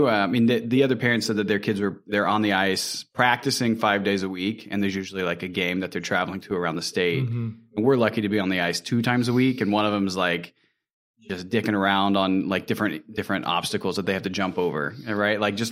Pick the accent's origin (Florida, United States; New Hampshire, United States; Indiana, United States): Indiana, United States; we're originally from Indiana. We had some family come from Indiana to meet us.